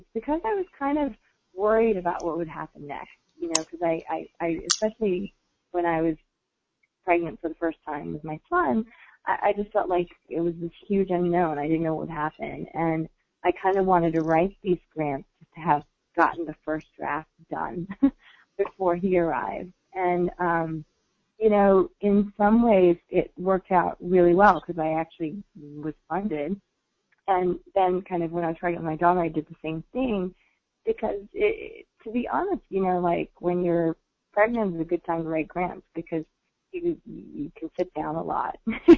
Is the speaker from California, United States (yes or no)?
no; Jackson, Mississippi, United States; Yeah, I grew up in Jackson, Mississippi.